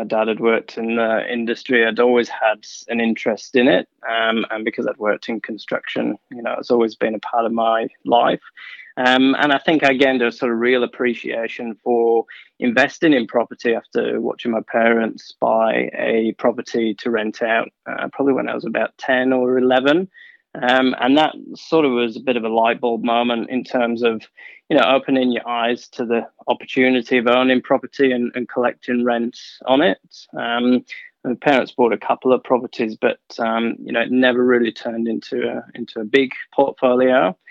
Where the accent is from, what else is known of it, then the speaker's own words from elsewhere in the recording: England, United Kingdom; moved away as an adult; So I went to primary and high school in my hometown, and then I studied architectural engineering at Leeds University.